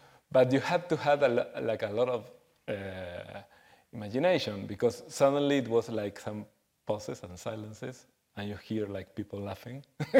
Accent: Argentina; moved away as an adult; And I started working in radio in Buenos Aires because I'm from Argentina. Then, when I was 21, I moved to Mexico City because just to explore a different country.

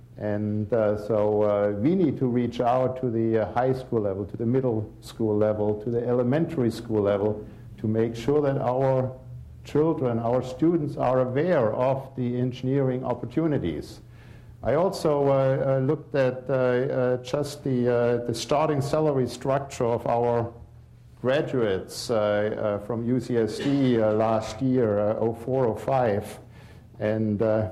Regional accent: Germany; born there; English is a second language; You can hear by my accent, I was not born here, I was born in Germany

